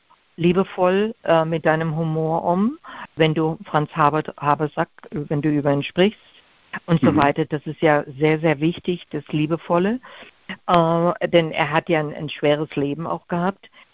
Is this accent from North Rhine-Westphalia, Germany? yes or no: no; Fulda, Hesse, Germany; ich bin ja auch in Deutschland geboren, in Fulda aufgewachsen.